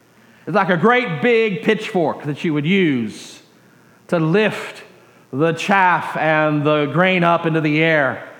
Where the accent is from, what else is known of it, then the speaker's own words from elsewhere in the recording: Dallas, Texas, United States; also born or lived in Richardson, United States; And I was a city boy. I grew up in Dallas and then in Richardson, so I had never actually seen any of this kind of activity going on.